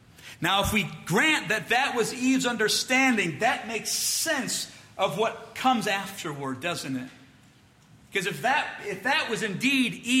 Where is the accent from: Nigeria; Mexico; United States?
United States; Warsaw, Indiana; So for all of you who are from Fort Wayne, you live east of here. What's that mean? I'm from Warsaw to the west.